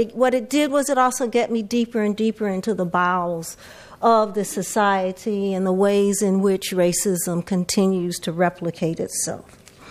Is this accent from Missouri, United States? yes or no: yes; St. Louis, Missouri, United States; I knew Attorney Freeman as I was growing up in St. Louis